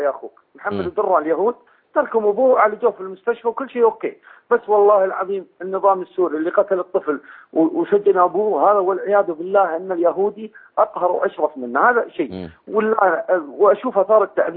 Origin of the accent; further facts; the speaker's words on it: Saudi Arabia; عندنا في السعوديه زعوف ترى في منهم في الكويت